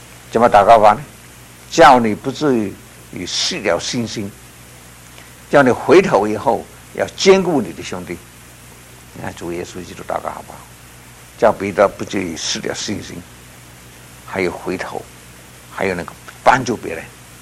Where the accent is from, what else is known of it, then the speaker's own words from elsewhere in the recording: Guangdong, China; accent: Cantonese; 这个鸦片烟我们这个国语叫做大烟我们广东话也是讲大烟